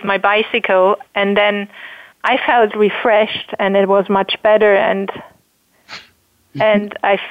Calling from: Hamburg, Germany; calling in from Hamburg.

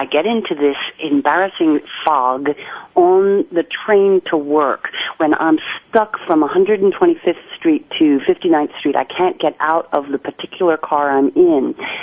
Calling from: New York City, New York, United States; Hi, I'm calling from New York City.

